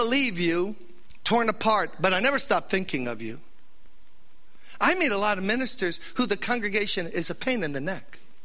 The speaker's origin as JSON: {"language": "English", "region": "New York", "country": "United States", "said": "Florida got a lot of problems. I'm from New York, got a lot of problems."}